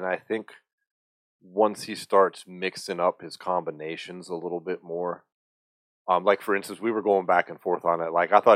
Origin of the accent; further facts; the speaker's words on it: Colorado Springs, Colorado, United States; She's from my hometown, Colorado Springs.